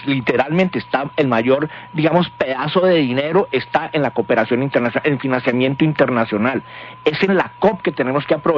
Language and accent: Spanish; Cali, Valle del Cauca, Colombia; pero que van a generar esa transición en beneficio de nosotros también como caleños, ¿no?